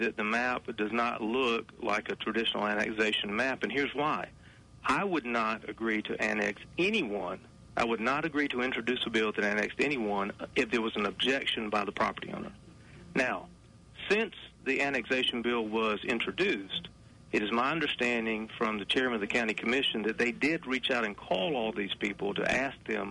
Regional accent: Harlem, United States; I was born and raised there. It is my hometown, and I love it. And I'll do whatever I can to make it a better place. And this is not only going to help Harlem

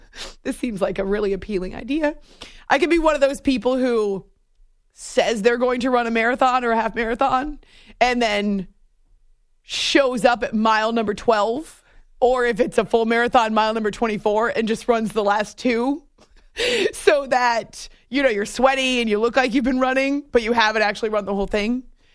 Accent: New England, United States; Growing up in New England, my stepdad took us to a Patriots game at the old stadium, not Gillette Stadium

